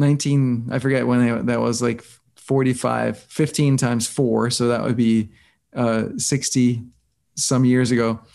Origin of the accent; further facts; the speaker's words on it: Denmark; now in United States; I grew up in Denmark, and Denmark used to be, or probably still is, you know, top the list of least corrupt countries in the world. And so that's sort of my mindset and where I'm coming from, that culture. Clearly not the American culture.